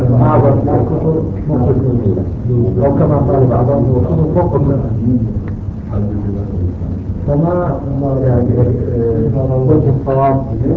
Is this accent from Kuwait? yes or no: yes; Kuwait; يرى بعض الأخوة عندنا في الكويت